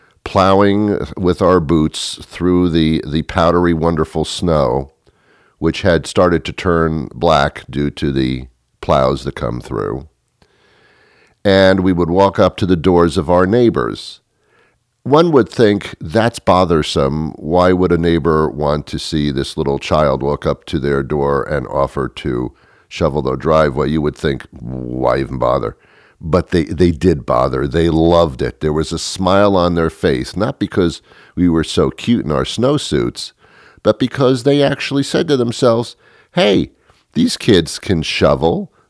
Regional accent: New York, United States; also born or lived in New Jersey / Rochester, New York / Boston area; I've lived in the Northeast all of my life. I was brought up in New York and New Jersey. Then I moved to Rochester, New York for a while, and then to the Boston area.

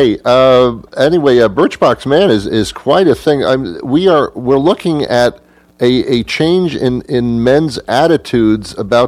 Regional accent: New York, United States; I grew up in New York. Bloomingdale's was like 3 blocks away from me.

